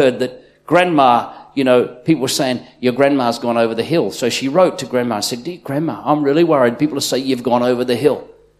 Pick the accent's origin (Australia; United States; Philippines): Australia; Brisbane, Queensland; I'm from Brisbane's Fortitude Valley